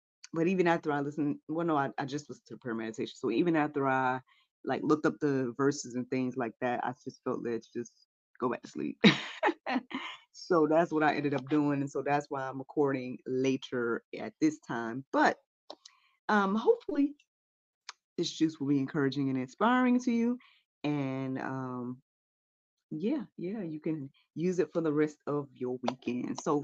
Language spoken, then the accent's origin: English; Jackson, United States; Went all the way down to Jackson, my hometown, to do a show for my cousin's 70th birthday.